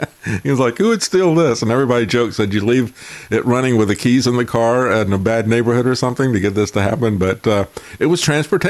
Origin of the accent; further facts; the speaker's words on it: Florida, United States; Yeah, you remember, I grew up in Florida, and so the Volkswagen that I aspired to have was the dune buggy.